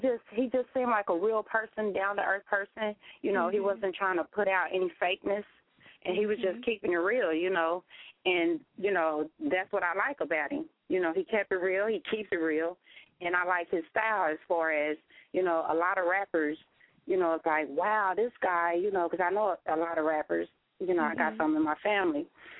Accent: Kansas City, United States; I'm here from Kansas City, and there's so many people that, you know, talks about him, loved his music.

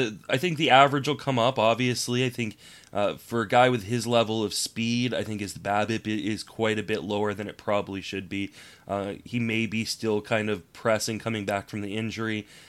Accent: Ireland; Well, being Irish myself, I wake up feeling like that every morning.

